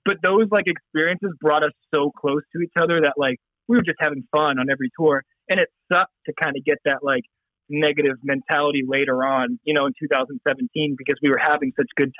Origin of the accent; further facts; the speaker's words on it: Massachusetts, United States; So like, another person not from Massachusetts, you know, not from my hometown, that I started a band with.